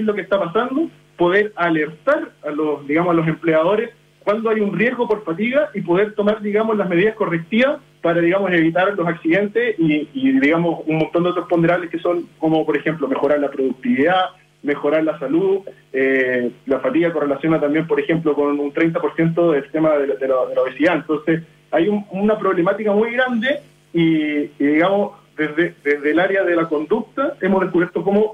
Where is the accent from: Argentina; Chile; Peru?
Chile; Temuco, Araucanía; now in Santiago, Chile; Yo en lo personal también soy de Temuco, llevo harto tiempo en Santiago